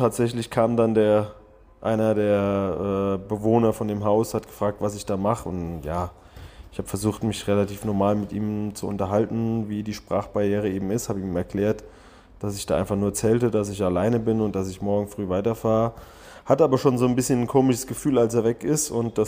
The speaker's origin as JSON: {"language": "German", "country": "Germany", "said": "Ich komme aus Deutschland. Ich bin seit 1,5 Jahren mit dem Fahrrad unterwegs. Ich bin durch 25 Länder gefahren und habe überall gezeltet."}